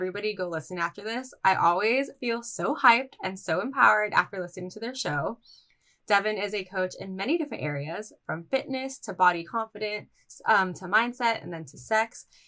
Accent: Philippines; Okay. So here's the thing. I'm Filipino.

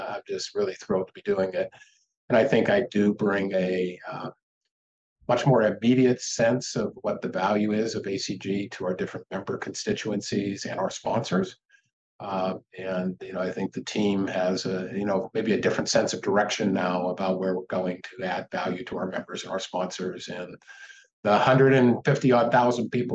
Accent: McKeesport, Pennsylvania, United States; So grew up in a town called McKeesport, Pennsylvania, which is was a mill town back in WW2.

